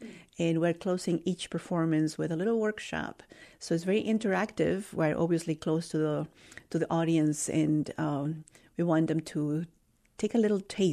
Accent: Mexico City, Mexico; So although I am from Mexico City, Oaxaca really holds a special place for me.

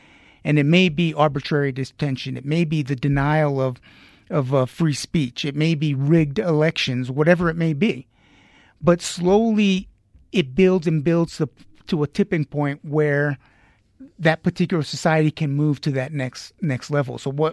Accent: New York, United States; also born or lived in Haiti; we moved back to Haiti, lived right there for a few years. But after moving up to New York, we would go back and spend, you know, I would say half the summers in Haiti through high school.

